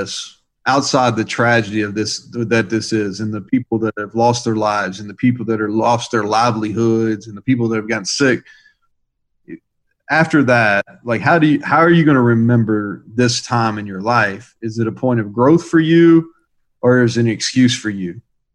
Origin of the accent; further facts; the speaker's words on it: Kentucky, United States; I grew up, and I'm from Kentucky, so you know I like basketball.